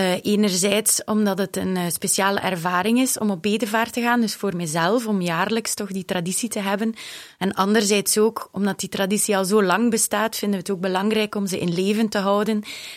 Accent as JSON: {"language": "Dutch", "town": "Herzele", "region": "East Flanders", "country": "Belgium", "lives_now": "Erpe-Mere, Belgium", "said": "Ja, ik ben ook bijna 40 jaar. Ik ben afkomstig uit Herzelen, maar wij wonen nu in Erpenmeren."}